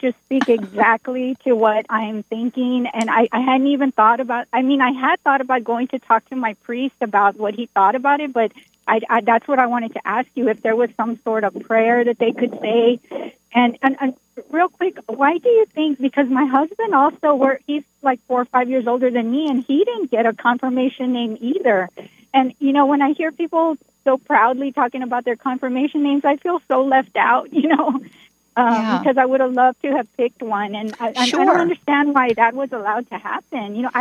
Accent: Texas, United States; I grew up in Central Texas.

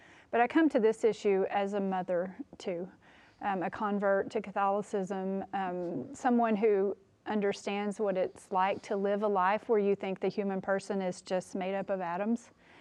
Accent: Texas, United States; I grew up Baptist in Texas, but these kind of things weren't taught.

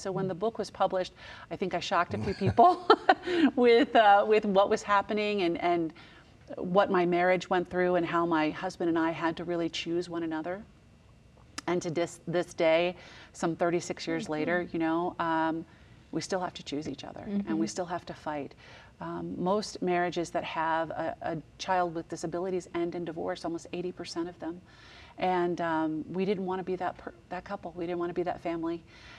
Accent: Washington, D.C. area, United States; And I grew up outside of Washington, D.C. So the family gathered for my brother's wedding.

